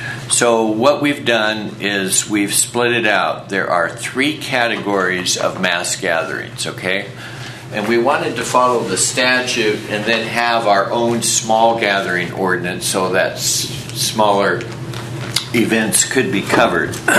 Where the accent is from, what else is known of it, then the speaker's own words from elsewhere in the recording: Oregon, United States; You know, I'm from Curry County